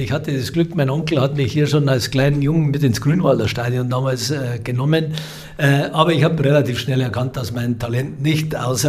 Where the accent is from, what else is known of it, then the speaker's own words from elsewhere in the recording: Bavaria, Germany; Bei uns in Niederbayern